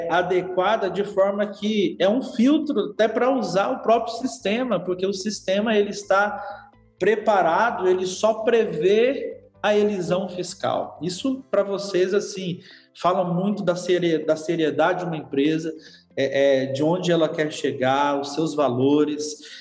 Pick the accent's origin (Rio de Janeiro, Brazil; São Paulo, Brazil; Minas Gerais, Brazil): Minas Gerais, Brazil; como diz o mineiro, eu fui criado em Minas, né?